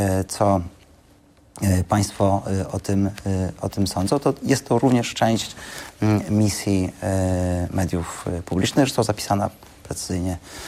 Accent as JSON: {"language": "Polish", "town": "Lublin", "region": "Lublin Voivodeship", "country": "Poland", "said": "Ja w poniedziałek miałem przyjemność być u siebie w Lublinie"}